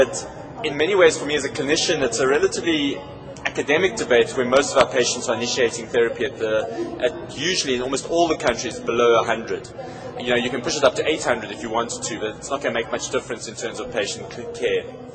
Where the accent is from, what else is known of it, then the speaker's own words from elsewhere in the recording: South Africa; I'm from South Africa, and I'd say that we have a lot to learn from our very small neighbor next door.